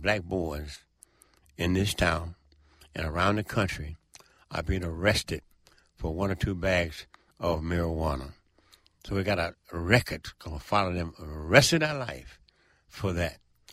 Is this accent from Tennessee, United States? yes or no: yes; Memphis, Tennessee, United States; When I was growing up in Memphis, there were about five or six things that black folks could do.